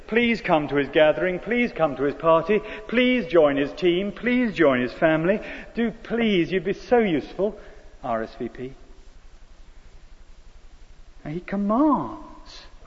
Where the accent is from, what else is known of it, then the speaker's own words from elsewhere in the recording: United Kingdom; Well, we're British, we might do it rather more politely